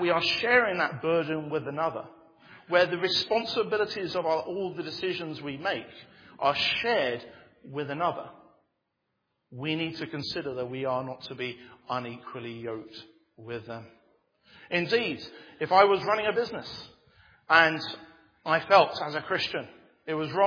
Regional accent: Bangladesh; I grew up in Bangladesh, and I was very much aware of what a plough was and how a plough worked.

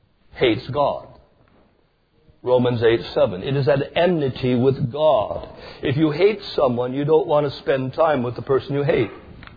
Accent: British Columbia, Canada; Growing up in Canada, we were sometimes snowed in. You could get 8 feet of snow very easily.

